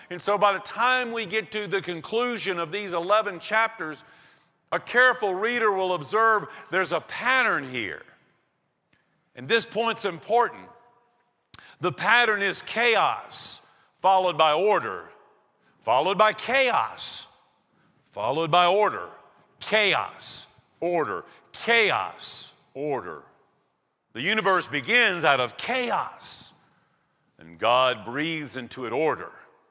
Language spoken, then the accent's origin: English; Eatonton, Georgia, United States; I do know that the tallest structure in my hometown, Eatonton, Georgia, and I'm not making this up, is the Eatonton Cooperative Feed Silo. It's the tallest structure, no joke, in Putnam County.